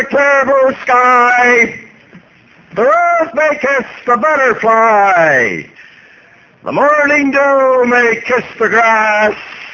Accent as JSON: {"language": "English", "town": "Montreal", "region": "Quebec", "country": "Canada", "said": "And my real home is Montreal, Canada."}